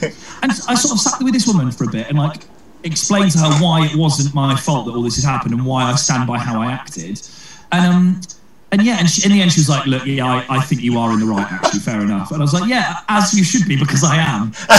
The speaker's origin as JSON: {"language": "English", "town": "Didcot", "region": "South East England", "country": "United Kingdom", "tie": "born or raised there", "said": "Either it's the first time I played my hometown, Didcot in Oxfordshire."}